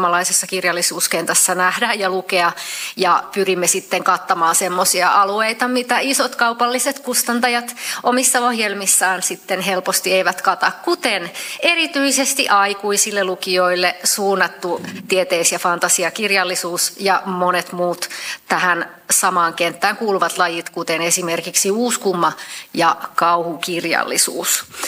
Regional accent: Tampere, Pirkanmaa, Finland; olen tamperelainen kirjailija

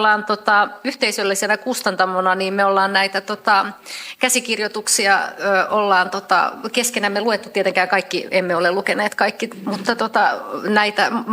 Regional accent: Tampere, Pirkanmaa, Finland; olen tamperelainen kirjailija

